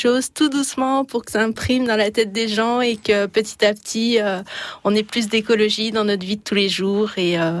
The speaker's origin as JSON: {"language": "French", "region": "Bourgogne-Franche-Comté", "country": "France", "said": "je suis originaire de Bourgogne"}